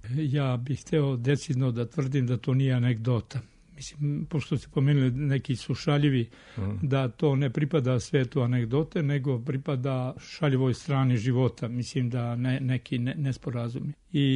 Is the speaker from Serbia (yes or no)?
no; Rožaje, Rožaje Municipality, Montenegro; U Rožemu, u mom zavičaju, tamo moja braća imaju neku štamparsku mašinu za obrasce